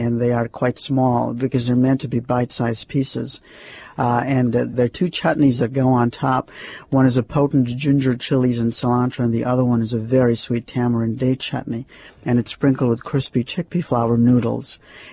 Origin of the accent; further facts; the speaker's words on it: Mumbai, Maharashtra, India; I was actually born and raised in Bombay, which these days is not called Bombay. It's called Mumbai.